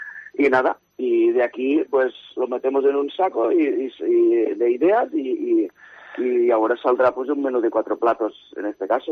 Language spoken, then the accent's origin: Spanish; El Perelló, Catalonia, Spain; Esta tarde tengo un tardeo que no va a ser, que serán unas tapitas en un local de mi pueblo del Perelló de Tarragona